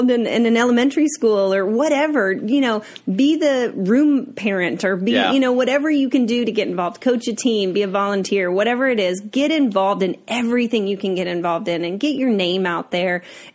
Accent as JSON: {"language": "English", "region": "Indiana", "country": "United States", "said": "I'm from Indiana."}